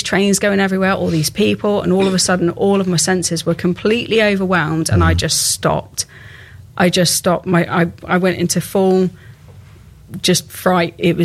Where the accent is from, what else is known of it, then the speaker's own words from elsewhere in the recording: South West England, United Kingdom; Now, I'm from Somerset, so the biggest kind of train station that I'd ever seen was Bath, Bristol, right?